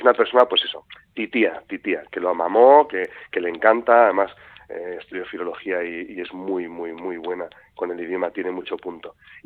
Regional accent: Madrid, Community of Madrid, Spain; en Madrid, que es de donde yo soy

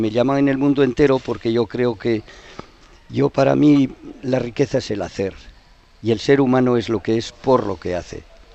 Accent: Cascante, Navarre, Spain; moved away; Yo salí de mi pueblo de Cascante. En aquella época yo tenía mucho odio a nuestra tierra, porque yo no había visto ni vivido más que odio, hambre y crimen. Eso es lo que yo viví de mi infancia.

